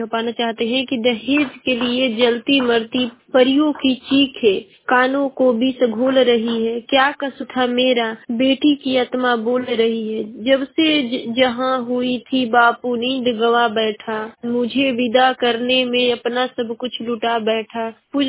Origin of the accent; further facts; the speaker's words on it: Uttar Pradesh, India; मैं बलिया जिले की निवासी हूँ।